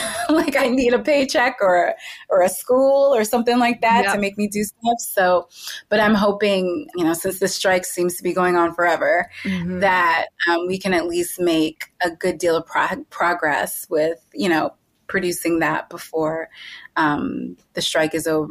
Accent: Michigan, United States; Like my parents are immigrants. We're from Michigan, where there's not a lot of immigrants. And, you know, I grew up going to like a Republican leaning Catholic school.

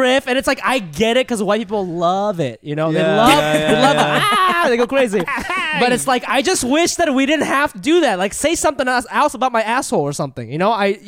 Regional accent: Ohio, United States; I came here in the second grade. But I grew up in Ohio.

